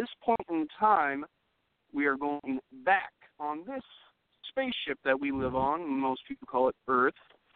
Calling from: Iowa, United States

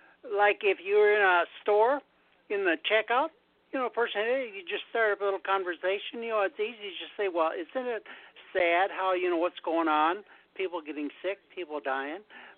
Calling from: Minnesota, United States; from Minnesota.

